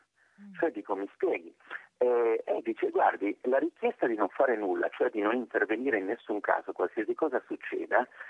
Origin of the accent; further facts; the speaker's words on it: Abruzzo, Italy; cui parlo anche da abruzzese